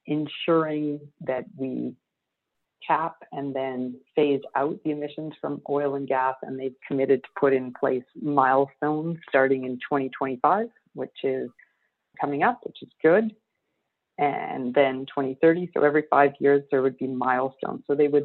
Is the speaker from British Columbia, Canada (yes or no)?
yes; British Columbia, Canada; being from British Columbia